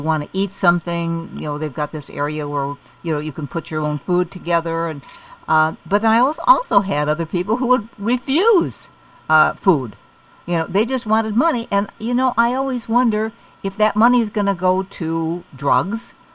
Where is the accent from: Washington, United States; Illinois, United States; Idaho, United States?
Illinois, United States; Chicago; I was born and raised in Chicago.